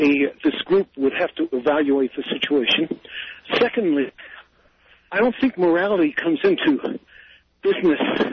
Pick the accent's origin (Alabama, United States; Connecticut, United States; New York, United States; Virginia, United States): Virginia, United States; The Tidewater.